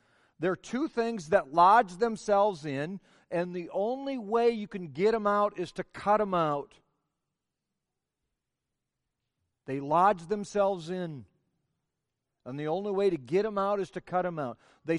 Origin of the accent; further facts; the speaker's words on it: Iowa, United States; I'll proudly admit that I'm from Iowa or whatever